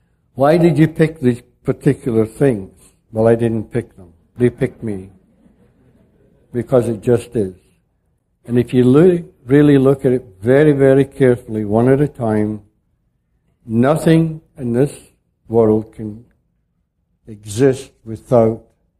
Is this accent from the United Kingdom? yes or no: yes; Scotland, United Kingdom; Now, I'm a Scotsman.